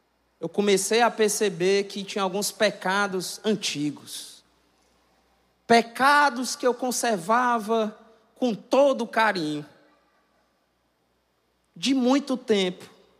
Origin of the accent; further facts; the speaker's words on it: Fortaleza, Ceará, Brazil; eu morava alguns metros de um campinho de futebol, lá no bairro do Jacarecanga, onde eu nasci.